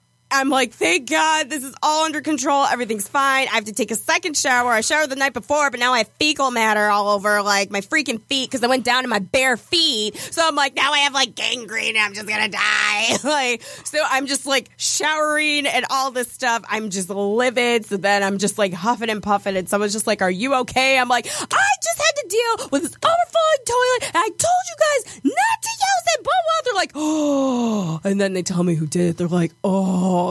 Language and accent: English; United States; we're Yankees from America, but we got invited to like this international thing.